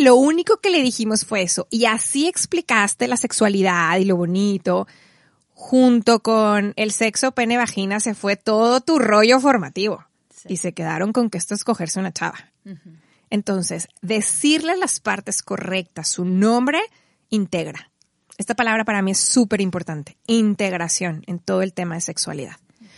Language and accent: Spanish; Monterrey, Nuevo León, Mexico; vine a Monterrey padrísimo porque ahora no vivo aquí, aunque soy regia